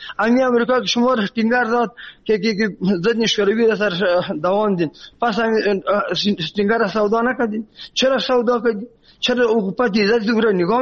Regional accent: Afghanistan; ما خودم پورا افغان هستم،

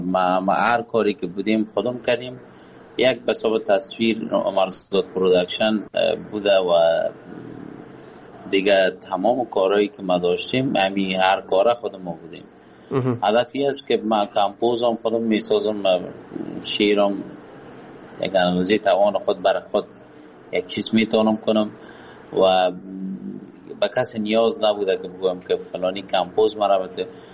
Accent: Kabul, Afghanistan; now in Pakistan; از وطن دور هستم، دور از کابل جان هستم، دور از افغانستان هستم، دلتنگ هم و آب و هوا آمدیم. فعلا پاکستان هستم

